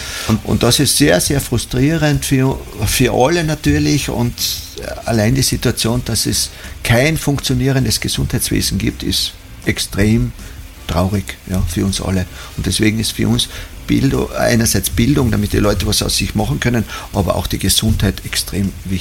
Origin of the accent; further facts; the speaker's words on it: Perchtoldsdorf, Lower Austria, Austria; Also ich bin ja aus Berchtoldsdorf und in Berchtoldsdorf haben wir ungefähr 25 Ärzte im Umkreis von 5 Kilometern.